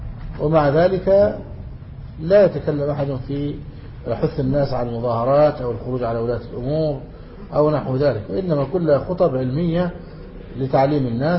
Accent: Egypt; كما عندنا في مصر

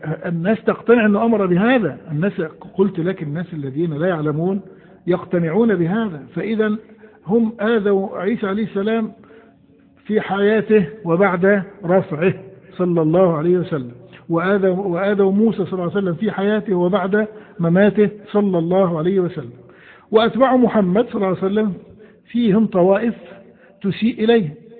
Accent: Egypt; ونحن عندنا في مصر ما لا يقل عن 20 مليون صوفي،

